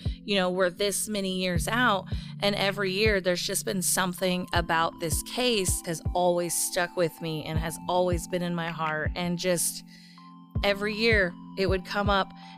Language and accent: English; Amarillo, Texas, United States; I grew up in Southeast Amarillo and this happened over on the north side of Amarillo.